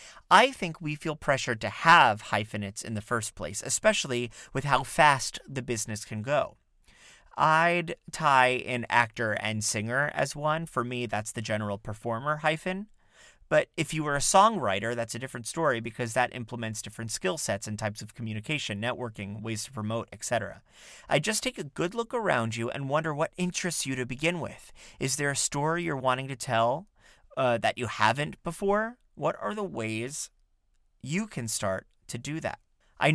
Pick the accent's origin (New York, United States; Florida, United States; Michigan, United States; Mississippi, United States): Florida, United States; I grew up in South Florida, and I went to a performing arts program called Next Stop Broadway.